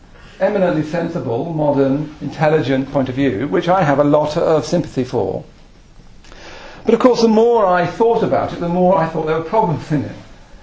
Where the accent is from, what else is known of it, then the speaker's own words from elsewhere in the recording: Midlands, United Kingdom; I come from the Midlands, and I don't think you get Midlands visionaries. So I blame it entirely on the location of my birth.